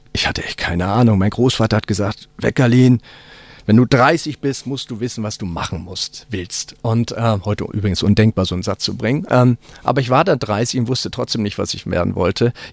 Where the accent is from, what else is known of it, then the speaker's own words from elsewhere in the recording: Hamburg, Germany; Ich sagte, ich bin Hamburger